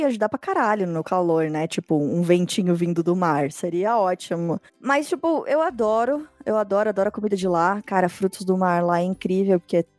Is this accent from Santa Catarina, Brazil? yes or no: yes; Itajaí, Santa Catarina, Brazil; Nasci, querido, nasci, sou nascida e criada nos Itajaí, não tem? Nós somos tudo ali do Vale dos Itajaí mesmo. Não, mas nós não é Barriga Verde, tá?